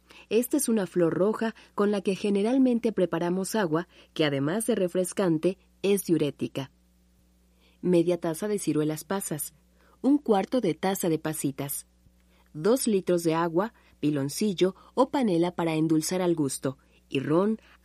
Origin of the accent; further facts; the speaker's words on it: Mexico; como los mexicanos sabemos compartir